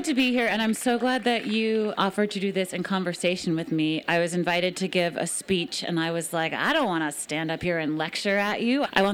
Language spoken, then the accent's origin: English; Brooklyn, New York, United States; now in Maine, United States; I grew up in Brooklyn in New York City for my whole childhood